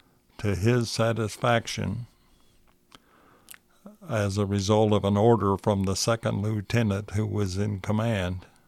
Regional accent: Carrollton, Illinois, United States; born there; I was born in Carrollton, 1946.

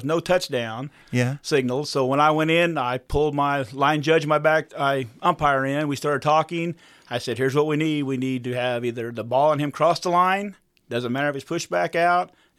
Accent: Jerseyville, Illinois, United States; I grew up here in Jerseyville.

